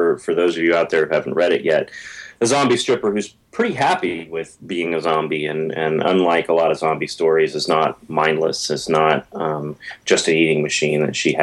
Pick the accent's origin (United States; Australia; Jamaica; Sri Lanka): United States; Memphis, Tennessee; Well, I'm actually from Memphis, so y'all comes pretty naturally to me.